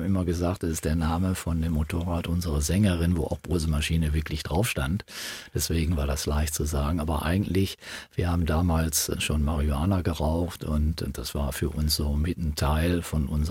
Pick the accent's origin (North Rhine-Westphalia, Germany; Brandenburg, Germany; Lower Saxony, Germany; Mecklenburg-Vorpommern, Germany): North Rhine-Westphalia, Germany; now in Duisburg, Germany; Und also wir kommen aus dem Ruhrgebiet, ne? Und Helge wohnt in Mülheim, ich wohne in Duisburg.